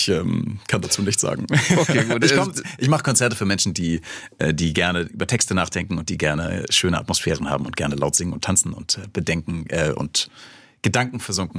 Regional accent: Hamburg, Germany; Also in Hamburg, wo ich herkomme, ist das auch so.

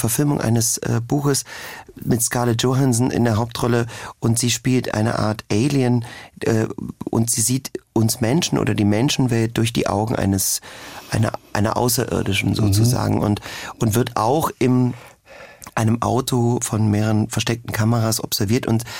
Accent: Germany; Was weiß ich über die Zeit? Was ich als Deutscher auch, was haben meine Großeltern mir vielleicht erzählt etc.

